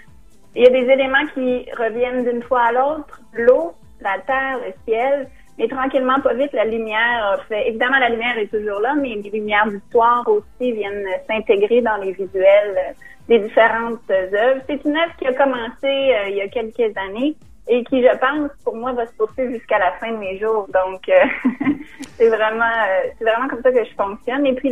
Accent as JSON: {"language": "French", "town": "Quebec City", "region": "Quebec", "country": "Canada", "lives_now": "Toronto, Canada", "said": "Alors, je me trouve à Toronto. Je suis originaire de la ville de Québec, mais maintenant, j'habite Toronto"}